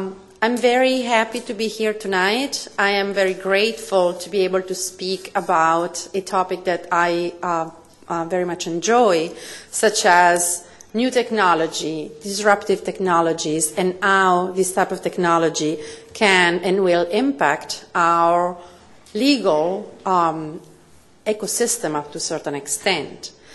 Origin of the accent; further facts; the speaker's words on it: Italy; I'm from Italy